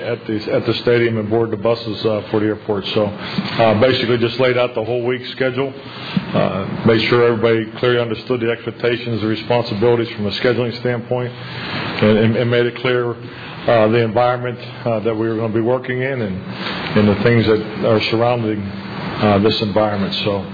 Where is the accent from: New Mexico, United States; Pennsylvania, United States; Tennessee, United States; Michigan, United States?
Pennsylvania, United States; Pittsburgh; I mean, I have a lot of memories of the Pittsburgh Steelers growing up in Pittsburgh.